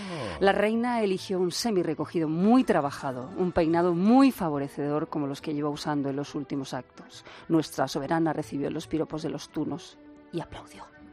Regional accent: Albacete, Castilla-La Mancha, Spain; Yo es que soy de Albacete

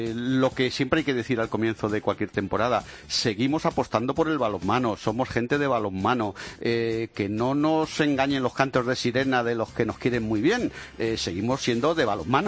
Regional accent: León, Castile and León, Spain; yo como leonés

